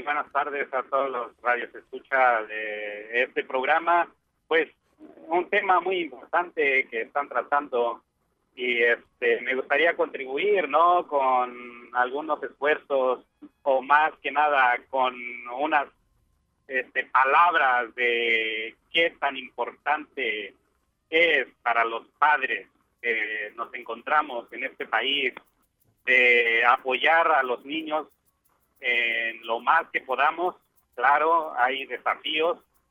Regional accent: Oaxaca, Mexico; Spanish is a second language; nosotros que venimos de Oaxaca, hablamos otra lengua que no es el español

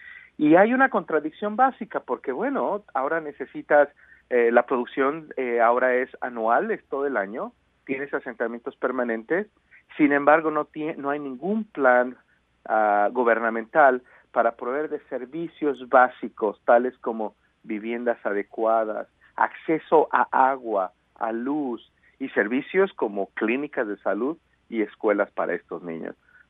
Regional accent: San Sebastián Tecomaxtlahuaca, Oaxaca, Mexico; Bueno, soy de la Mixteca Baja, del poblado de San Sebastián Tecomaslahuaca.

